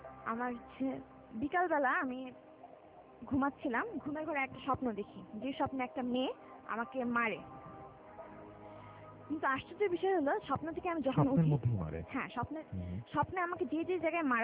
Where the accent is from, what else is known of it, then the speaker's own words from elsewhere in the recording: Savar, Dhaka Division, Bangladesh; আমি সাভার থেকে আসছি